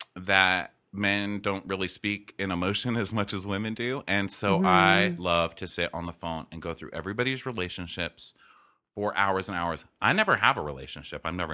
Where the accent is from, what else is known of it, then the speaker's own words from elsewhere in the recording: El Paso, Texas, United States; So I had, like, growing up in El Paso, all my friends were adults because I was always doing shows at the community theaters and stuff.